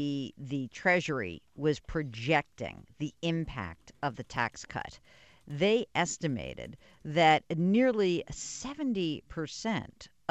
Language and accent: English; New York, United States; I'm from New York, New York, New Jersey, and Connecticut.